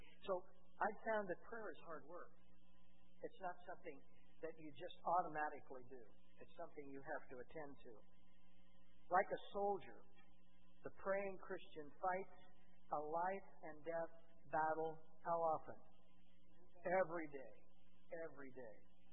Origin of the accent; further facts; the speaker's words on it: Chicago, Illinois, United States; And I'm from Chicago.